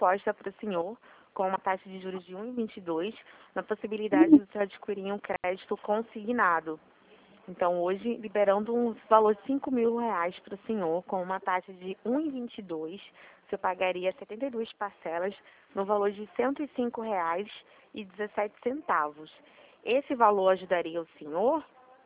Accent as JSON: {"language": "Portuguese", "region": "Pernambuco", "country": "Brazil", "lives_now": "Rio de Janeiro, Brazil", "said": "eu sou de Pernambuco."}